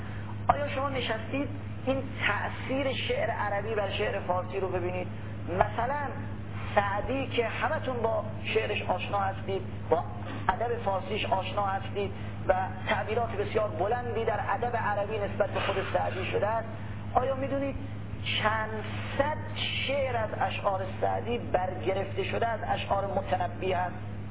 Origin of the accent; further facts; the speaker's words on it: Iran; بنده هم از ایران اومدم